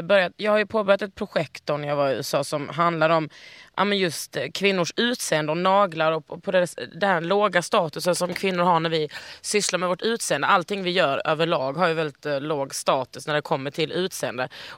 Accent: Lund, Skåne, Sweden; also born or lived in Stockholm / Malmö; och ja, jag är från Lund då, som man hör. Och så har jag bott i Stockholm i kanske 8 år och bott i Malmö.

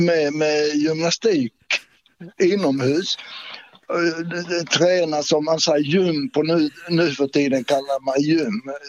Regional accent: Finland; now in Sweden; för jag kom upp från Finland som man säger

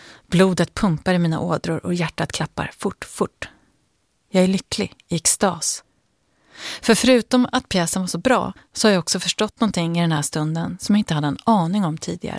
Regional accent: Hjorthagen, Stockholm County, Sweden; Jag sitter i soffan hemma i Hjorthagen. Året är 1988, jag är 12 år och nu sitter jag, mamma, pappa och syrran framför tvn och väntar på att kvällens tv-teater ska börja.

